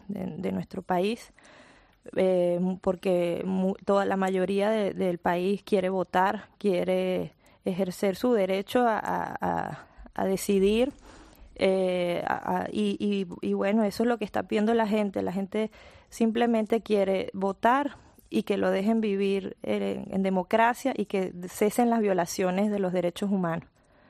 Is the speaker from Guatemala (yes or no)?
no; Venezuela; Son 30 millones de venezolanos que quieren votar y pedimos que nos dejen vivir en democracia y que estén pendientes de lo que pueda ocurrir en nuestro país